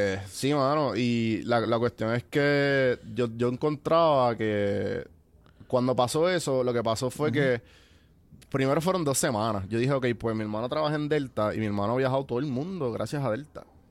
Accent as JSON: {"language": "Spanish", "country": "Puerto Rico", "said": "uno pensando como boricua"}